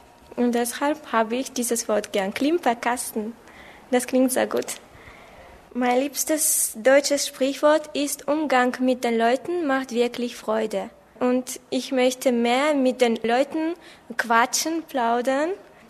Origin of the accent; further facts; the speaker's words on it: Namangan, Namangan Region, Uzbekistan; German is a second language; Ich komme aus Usbekistan, aus der Stadt Magellan. Und ich bin 1998 geboren, am 3. März. Ich lerne Deutsch seit 9 Jahren in der Schule.